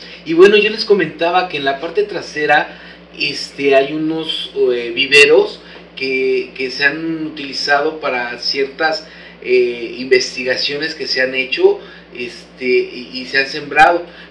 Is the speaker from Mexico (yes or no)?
yes; Mexico City, Mexico; Yo también llegué de la Ciudad de México